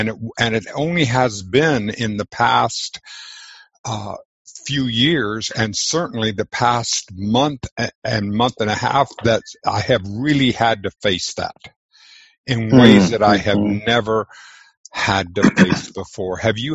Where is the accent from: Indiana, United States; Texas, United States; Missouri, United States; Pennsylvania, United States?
Texas, United States; Victoria; I grew up in Victoria, Texas, which is south central.